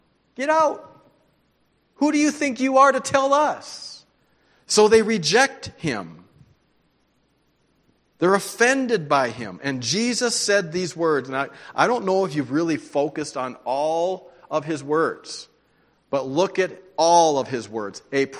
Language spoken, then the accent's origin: English; Daisy, North Dakota, United States; I'm from Daisy, North Dakota, small little place.